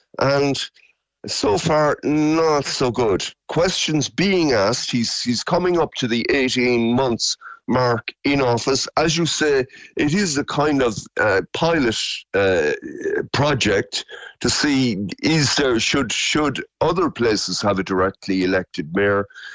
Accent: Limerick, Munster, Ireland; and I'm originally from Limerick City

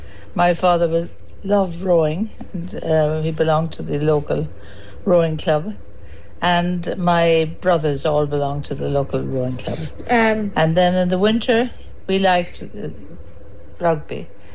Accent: Limerick, Munster, Ireland; I grew up in Limerick City.

